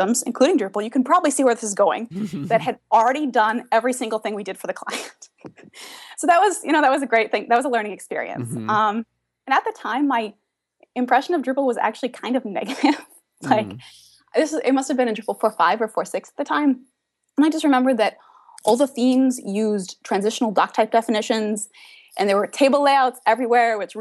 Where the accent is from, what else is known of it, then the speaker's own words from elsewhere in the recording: Madison, Wisconsin, United States; Well, I'm from Madison, Wisconsin, which is the capital of the state of Wisconsin in the U.S.